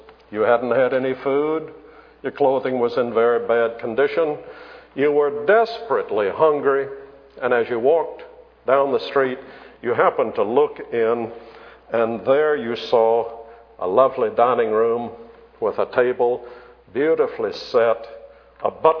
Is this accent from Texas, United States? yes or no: no; Charleston, South Carolina, United States; When I was a young boy growing up in Charleston, of course I became acquainted with the half houses there.